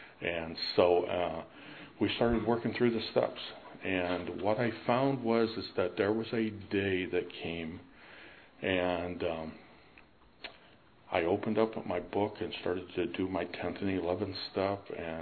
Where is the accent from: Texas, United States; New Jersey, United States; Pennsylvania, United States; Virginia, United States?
Pennsylvania, United States; I'm from Northwest Pennsylvania.